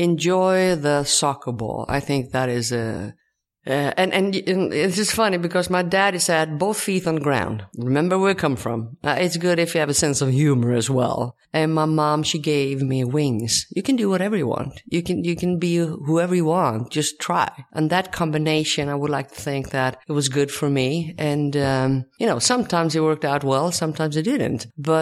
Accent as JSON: {"language": "English", "country": "Sweden", "said": "I come from Sweden."}